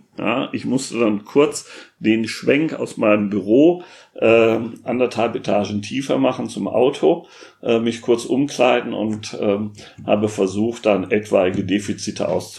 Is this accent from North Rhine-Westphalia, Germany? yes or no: yes; Münster, North Rhine-Westphalia, Germany; die wir in Münster, in meiner Heimatstadt, durch die Weihnachtsmärkte sonst haben.